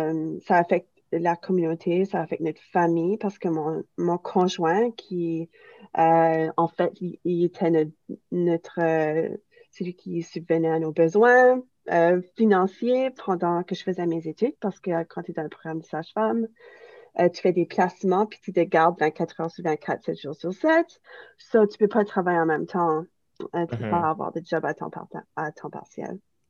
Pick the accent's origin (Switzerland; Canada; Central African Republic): Canada; Moncton, New Brunswick; accent: Acadian; Moi et mon mari, on est Acadiens. En fait, on vient de Moncton, Chidiac, au Nouveau-Brunswick. Puis, vous pouvez probablement l'entendre dans mon accent.